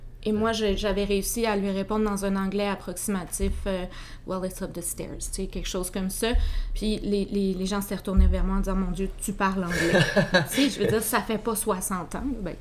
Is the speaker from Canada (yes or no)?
yes; Quebec City, Quebec, Canada; born there; Moi, je suis née à Québec, que tu décrivais comme une capitale bilingue.